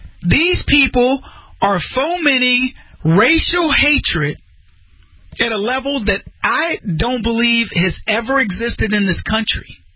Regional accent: United States; proud to be born here. I mean, I can't even see straight sometimes. I'm like, whoa, thank the Lord. I'm American.

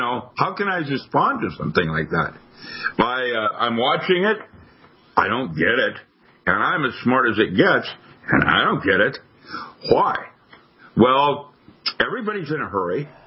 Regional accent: Seattle, Washington, United States; When I lived in Seattle, when I grew up in Seattle, Boeing was so large

